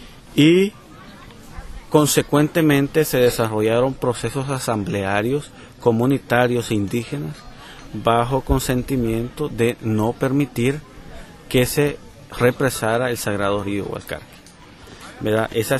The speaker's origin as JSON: {"language": "Spanish", "town": "San Francisco", "region": "Lempira", "country": "Honduras", "tie": "born or raised there", "said": "que transmitimos allá desde mi pueblo en San Francisco Lempira."}